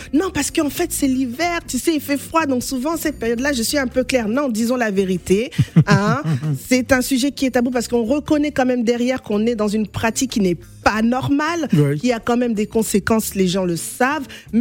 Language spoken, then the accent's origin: French; Kinshasa, DR Congo; je suis congolaise de Kinshasa